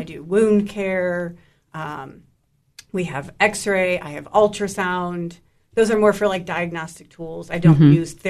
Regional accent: Ohio, United States; moved away as an adult; now in Tennessee, United States; So grew up in Ohio, did all my schooling, my residency in Ohio.

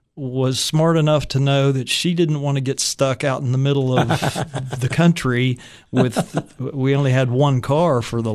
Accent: Morgantown, West Virginia, United States; also born or lived in Weston; I was born on Valentine's Day, 1957, in Weston, West Virginia.

